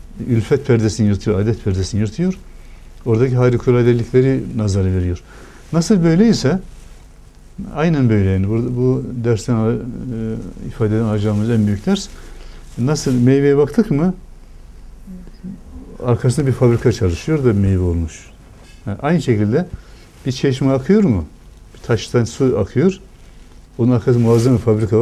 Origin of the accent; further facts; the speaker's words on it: Erzurum, Turkey; Biz Erzurumluyuz. Erzurum'da bir şeker fabrikamız var.